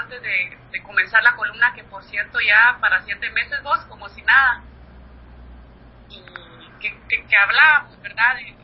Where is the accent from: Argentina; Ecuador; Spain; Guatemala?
Guatemala; moved away; la discriminación más feroz que he vivido ha sido mi país de origen. Guatemala me castigó como guatemalteca de periferia, viviendo en Guatemala. Y me castiga como guatemalteca migrante también